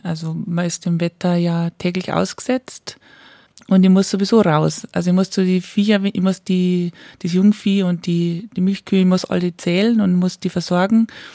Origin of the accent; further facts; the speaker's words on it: Bavaria, Germany; Und ich bin ja im Chiemgau aufgewachsen und von daher auch sehr viel in der Natur und in die Berge. Ich mag das auch sehr gern und sportle auch gern in die Berg. Und ich bin aus einer Landwirtschaft raus